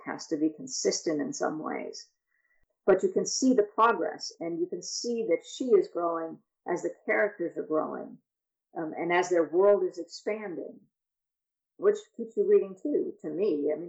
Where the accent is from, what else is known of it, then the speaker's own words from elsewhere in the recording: New York, United States; And I grew up just outside New York City. So this is my home.